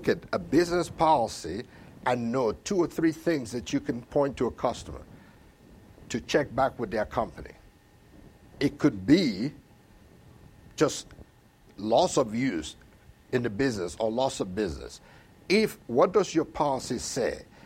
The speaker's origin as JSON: {"language": "English", "country": "Nigeria", "lives_now": "United States", "said": "I'm from Nigeria originally. Insurance is not important. Come to this country, insurance is required."}